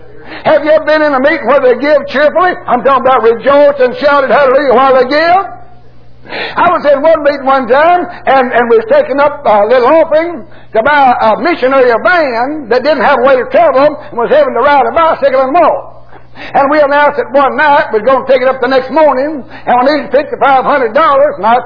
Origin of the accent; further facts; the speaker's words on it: United States; born there; I was born in America.